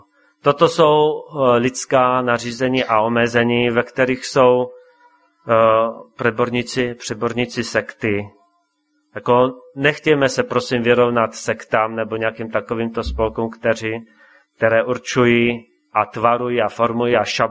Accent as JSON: {"language": "Czech", "town": "Martin", "region": "Žilina Region", "country": "Slovakia", "tie": "born or raised there", "said": "já jsem pocházel z Martina, pocházím, tam jsem se narodil"}